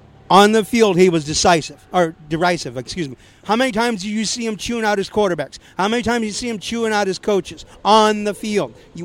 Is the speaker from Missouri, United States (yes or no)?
yes; Missouri, United States; Whenever Coryell, and like I say, I grew up near St. Louis, so I watched a lot of his games.